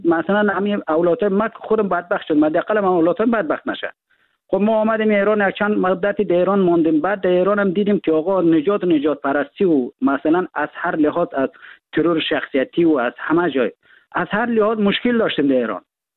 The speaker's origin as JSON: {"language": "Persian", "country": "Afghanistan", "tie": "born or raised there", "said": "ما در افغانستان در کشور جنگ زده بزرگ شدیم."}